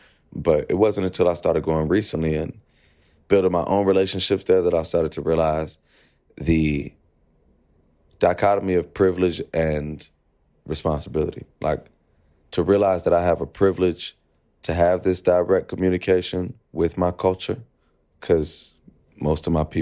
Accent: Ghana; damn, I'm Ghanaian and I've never even performed on the continent.

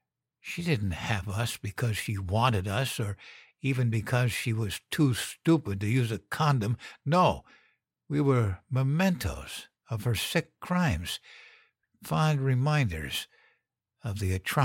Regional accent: Idaho, United States; born there; I was born in Idaho in 1987. I never met my father.

